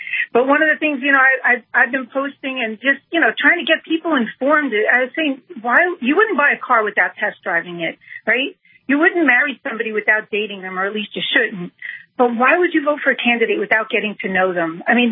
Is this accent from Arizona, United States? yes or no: yes; Arizona, United States; I am from Arizona.